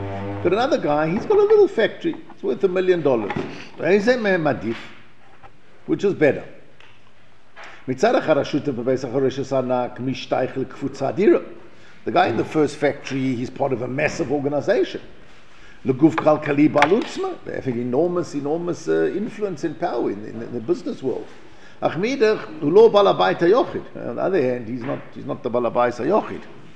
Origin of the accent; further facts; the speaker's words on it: South Africa; When I grew up in South Africa, if you did anything on Sunday, you opened your business, you got arrested.